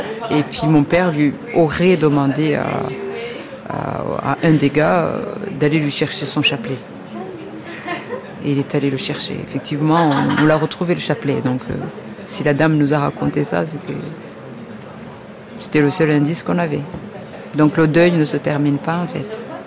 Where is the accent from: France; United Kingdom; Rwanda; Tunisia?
Rwanda; Northern Province; je viens du Rwanda. Je suis franco-rwandaise, je suis née au Rwanda. Et moi je viens du Nord